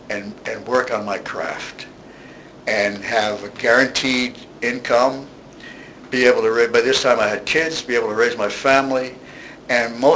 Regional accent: Mount Kisco, New York, United States; born or raised there

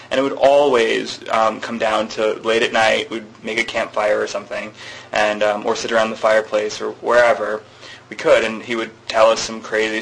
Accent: Texas, United States; Well, I grew up in Texas

